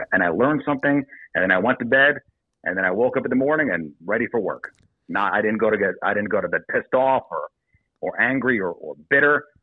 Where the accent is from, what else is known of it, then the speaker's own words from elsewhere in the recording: New York City, New York, United States; Listen, I'm from New York City. My mom came out to come visit us.